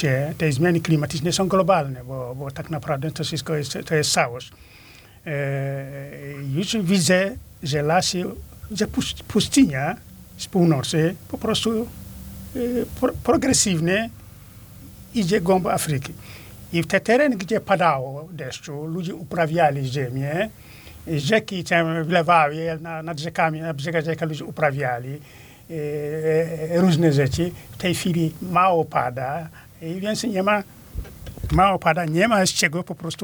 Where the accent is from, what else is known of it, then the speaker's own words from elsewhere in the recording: north-east, Senegal; Polish is a second language; now in Poland; Na północny wschód Senegalu, nad rzeką Senegalu.